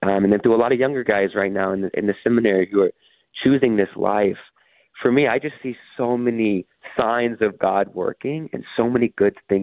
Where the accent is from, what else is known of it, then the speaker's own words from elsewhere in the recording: Houston, Texas, United States; Yeah, so I grew up here in Houston, the fifth of six kids